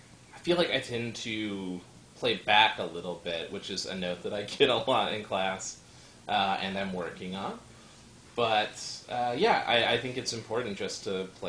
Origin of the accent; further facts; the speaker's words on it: Carrollton, Texas, United States; I grew up in the Dallas area